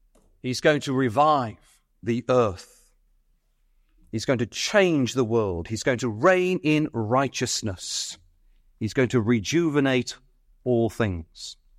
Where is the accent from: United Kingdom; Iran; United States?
United Kingdom; England